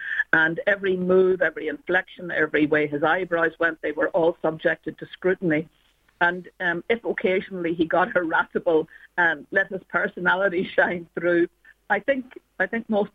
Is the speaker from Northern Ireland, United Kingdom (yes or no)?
yes; Belfast, Northern Ireland, United Kingdom; in Northern Ireland, in Belfast, where people were incredibly deferential, reverential to the Queen